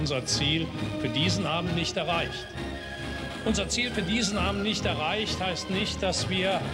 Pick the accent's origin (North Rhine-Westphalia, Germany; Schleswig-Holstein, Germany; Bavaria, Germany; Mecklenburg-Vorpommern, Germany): North Rhine-Westphalia, Germany; Würselen; Ein Mann aus Würselen. Ja, aus Würselen, meiner Heimat, zu der ich stehe. Ein Mann aus einfachen Verhältnissen.